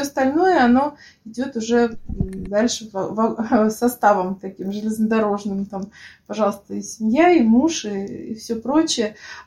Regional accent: Uzbekistan; now in Russia; потому что я приехала из Узбекистана, никак не могла себя ощутить здесь своей.

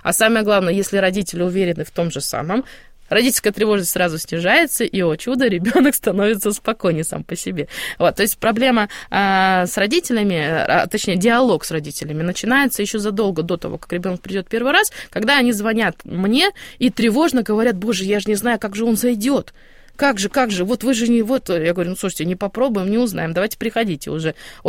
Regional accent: Almaty, Kazakhstan; Алма-Ата, Казахстан.

